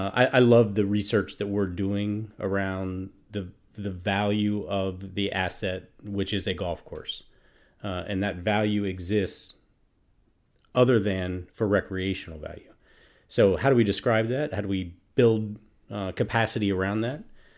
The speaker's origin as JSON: {"language": "English", "region": "Minnesota", "country": "United States", "said": "Like, yeah, I'm from Minnesota."}